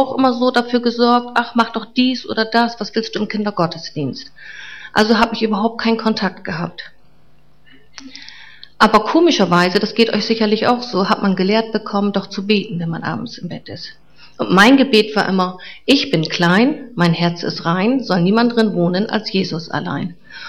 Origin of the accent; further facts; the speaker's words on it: Fischerhude, Lower Saxony, Germany; born there; Ich bin geboren 1957 in Fischerhude.